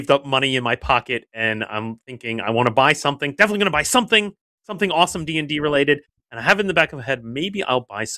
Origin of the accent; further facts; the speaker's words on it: Long Island, New York, United States; I'm growing up on Long Island just outside of New York City.